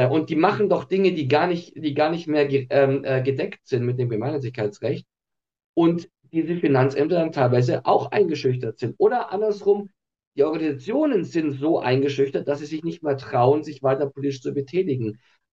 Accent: Dachau, Bavaria, Germany; ich komme aus Dachau, Fürstenfeldbruck, westlich von München

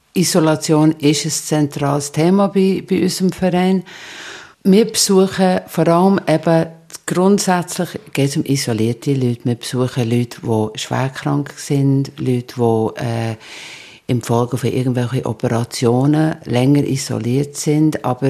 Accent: Ireland; German is a second language; als Irin ist Regen natürlich etwas, das ich ganz gut kenne

